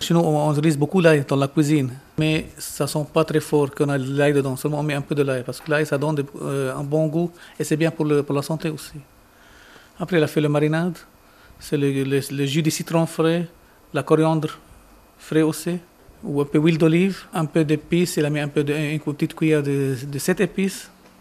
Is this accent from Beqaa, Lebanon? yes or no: yes; Rayak, Beqaa, Lebanon; Je viens de la région de la Beka, située presque à la frontière de la Syrie. D'un petit village s'appelle Rayak.